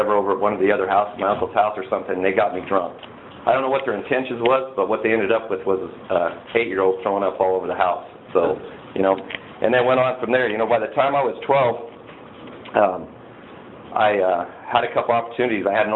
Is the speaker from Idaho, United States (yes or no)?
yes; Idaho, United States; I grew up in Idaho